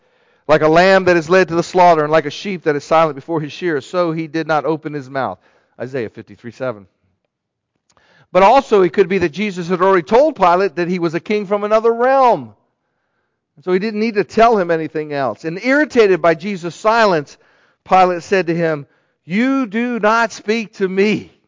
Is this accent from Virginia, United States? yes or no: yes; Chesterfield, Virginia, United States; also born or lived in Alaska; I'm from Chesterfield, Virginia. You know, I was born in Alaska and lived in Chesterfield, Virginia.